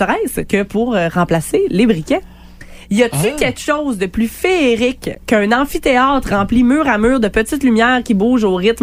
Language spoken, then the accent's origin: French; Quebec, Canada; le débat, il est rendu chez nous, au Québec.